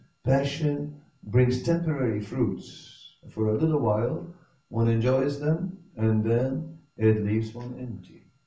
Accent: Netherlands; English is a second language; although I am from the Netherlands and I've seen a few things

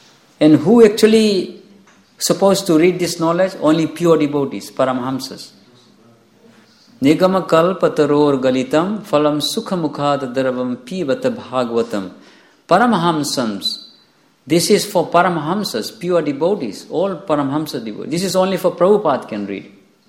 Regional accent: Fiji; now in Slovenia; This is Slovenia, I'm from Fiji, somebody's from America, somebody from Sweden.

